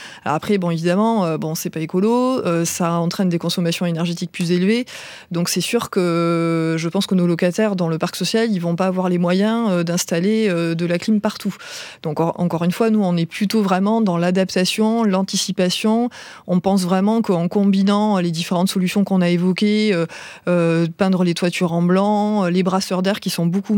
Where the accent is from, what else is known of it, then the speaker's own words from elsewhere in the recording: Montpellier, Occitanie, France; Moi aussi, je suis originaire de Montpellier.